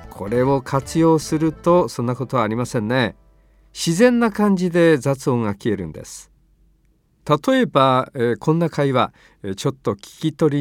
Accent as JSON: {"language": "Japanese", "town": "Izu", "region": "Shizuoka", "country": "Japan", "tie": "born or raised there", "said": "僕なんかだと、伊豆に帰るとですね、いやー、やっぱり、伊豆が一番だなという気持ちで"}